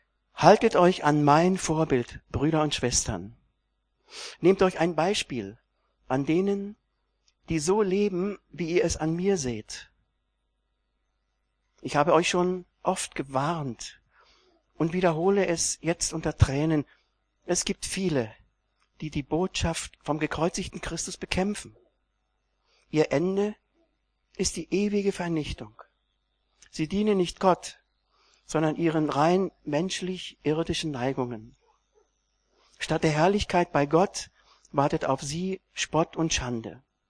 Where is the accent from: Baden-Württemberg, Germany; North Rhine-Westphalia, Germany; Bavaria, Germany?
Bavaria, Germany; Bayreuth; denn ich bin als Flüchtlingskind in Bayreuth aufgewachsen. Das ist ungefähr 60 Kilometer nördlich von Nürnberg.